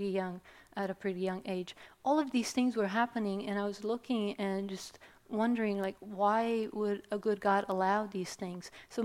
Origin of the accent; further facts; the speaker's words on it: Romania; English is a second language; And I grew up in Romania, post-communist Romania